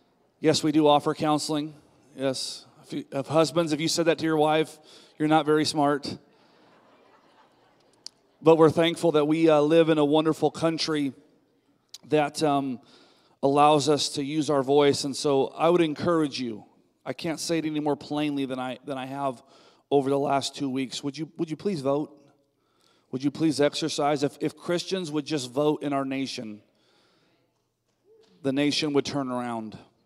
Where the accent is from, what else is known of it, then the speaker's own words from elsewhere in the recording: California, United States; I grew up in California. I've been praying for our Governor Gavin Newsom